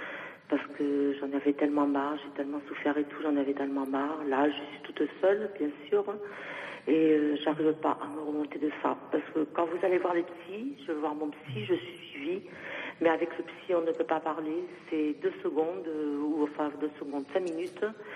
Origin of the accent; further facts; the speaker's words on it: Algeria; born there; moved away; je suis née en Algérie, après il a fallu partir.